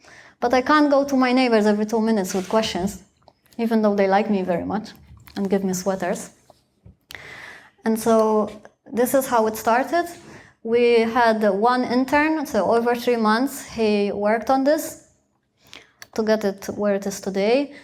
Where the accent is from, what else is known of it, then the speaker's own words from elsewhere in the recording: Malta; now in Germany; When I first moved over to Germany, I didn't know anything about the German climate. Like, I'm from Malta. Malta's in the Mediterranean.